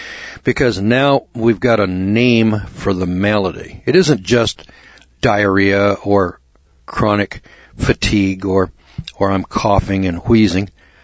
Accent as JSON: {"language": "English", "country": "United States", "said": "I'm an American. I live in America, the land of the free, the home of the brave, where we have clean food, clean water."}